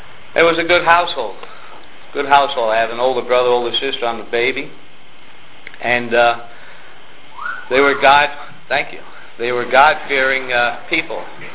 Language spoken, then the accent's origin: English; Emmaus, Pennsylvania, United States; I grew up in Emmaus.